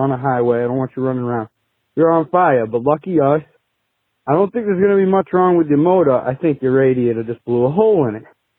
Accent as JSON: {"language": "English", "region": "Massachusetts", "country": "United States", "said": "I'm from Massachusetts."}